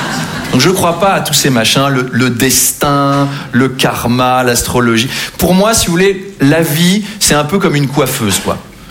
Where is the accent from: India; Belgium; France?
France; Versailles, Île-de-France; Moi, j'ai grandi à Versailles, hein. Très, très catholique comme environnement.